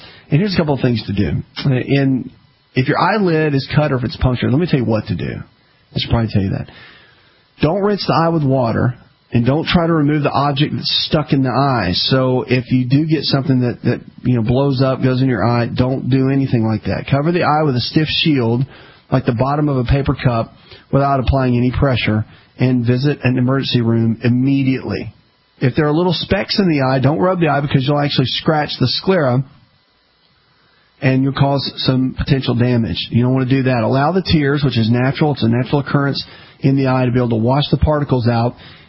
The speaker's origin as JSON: {"language": "English", "region": "the South", "country": "United States"}